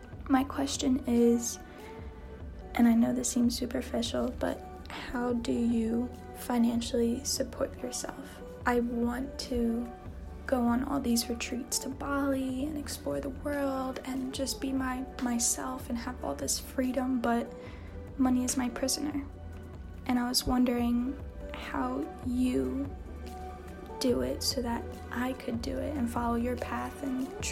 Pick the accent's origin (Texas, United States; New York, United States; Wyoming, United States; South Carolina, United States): South Carolina, United States; Myrtle Beach; I'm from Myrtle Beach.